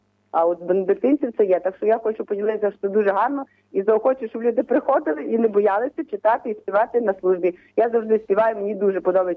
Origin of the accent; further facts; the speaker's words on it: Solonka, Lviv Oblast, Ukraine; Я Львівщина, це село Солонка, там у нас є Бенедиктинський монастир.